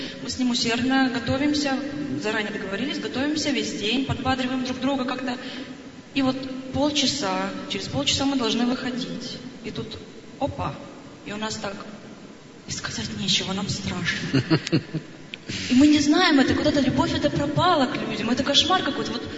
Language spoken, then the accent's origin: Russian; Kyiv, Ukraine; из Киева.